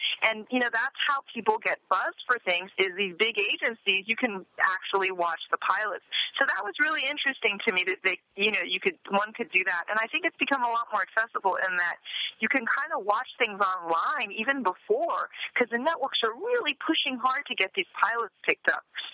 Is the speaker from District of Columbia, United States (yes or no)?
yes; Washington, District of Columbia, United States; I remember I'm from Washington.